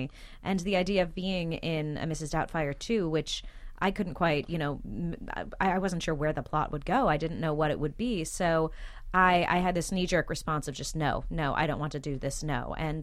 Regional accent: California, United States; born or raised there

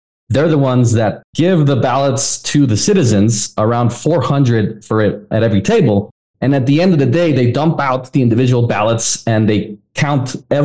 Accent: Guatemala; I'm from Guatemala. That's next door to El Salvador.

